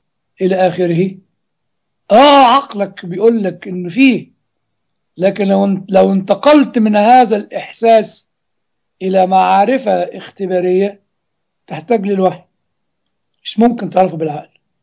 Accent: Egypt

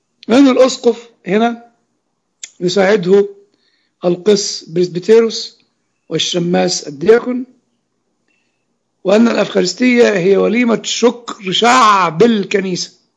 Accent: Egypt; احنا عندنا في مصر ترجمتين

